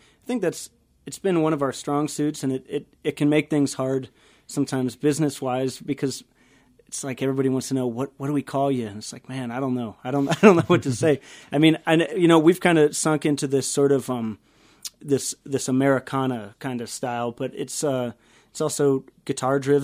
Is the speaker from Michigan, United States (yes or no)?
no; Cheyenne, Wyoming, United States; like I said, I grew up in Cheyenne, Wyoming, so we started playing little, you know, kind of like little the town square concert series, kind of stuff like that, little bars.